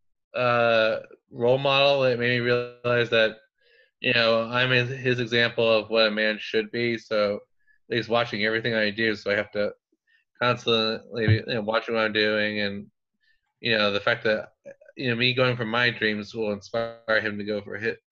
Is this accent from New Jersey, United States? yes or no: yes; New Jersey, United States; also born or lived in California / Pennsylvania; now in King of Prussia, United States; I was born in California, but raised in New Jersey and PA.